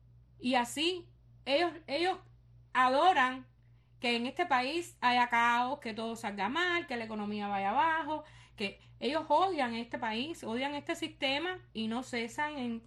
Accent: Cuba; vienen a denigrarnos a nosotros como cubanos

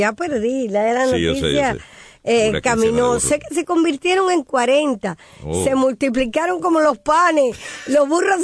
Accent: Cuba; Nosotros somos parte del Caribe, pero este estudio lamentablemente no refleja nada de Cuba

